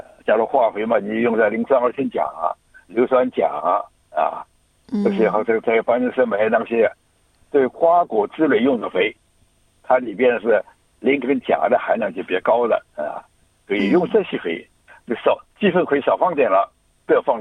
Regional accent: China; now in Australia; 当然这是我们中国人的字

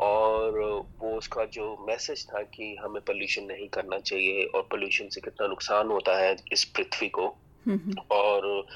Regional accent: Punjab, India; मैं पंजाब से बिलोंग करता हूँ, पंजाबियों को बोला जाता है कि खुले दिल के होते हैं

